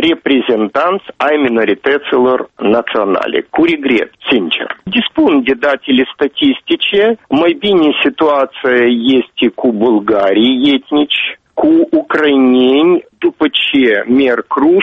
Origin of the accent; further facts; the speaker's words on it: Moldova; born there; Romanian is a second language; eu m-am născut aici în Moldova și mi se pare că datoria mea să știu limba statului unde eu m-am născut este indiscutabilă.